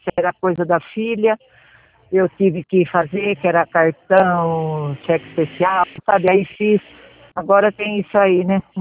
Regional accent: Americana, São Paulo, Brazil; Eu sou de Americana.

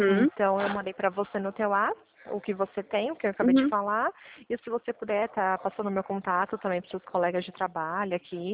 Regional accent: São Paulo, Brazil; eu sou do interior de São Paulo

